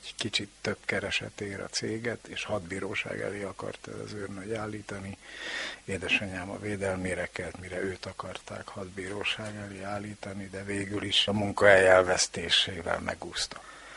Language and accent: Hungarian; Hódmezővásárhely, Csongrád-Csanád, Hungary; Édesanyám félegyházi, édesapám meg Gyulán született. És vásárhelyen találkoztak, éltünk tulajdonképpen nagyon jól.